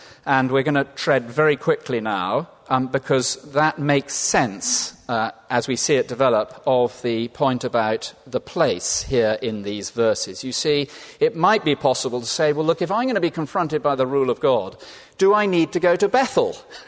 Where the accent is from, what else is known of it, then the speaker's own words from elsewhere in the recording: South West England, United Kingdom; I come from originally from Cornwall, and one might have said Devon.